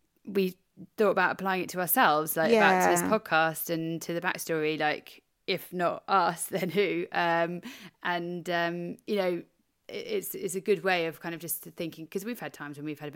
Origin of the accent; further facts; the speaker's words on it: United Kingdom; So as a British woman